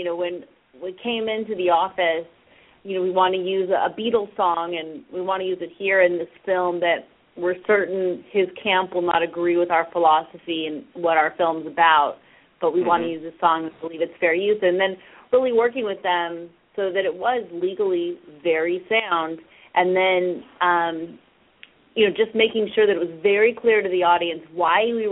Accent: Los Angeles, California, United States; Now, for me, I grew up in Los Angeles, and so most people are involved in the arts in one way or the other

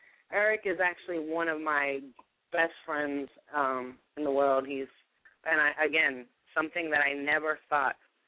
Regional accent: Boston, Massachusetts, United States; now in New York City, United States; right now I am calling you live from the Bronx, New York City. I'm originally from Boston. I came here like about 8 years ago

